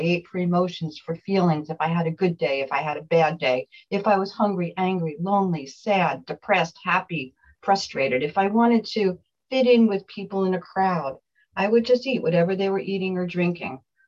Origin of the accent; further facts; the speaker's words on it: New Jersey, United States; I'm from New Jersey, and I've been in program 11 years.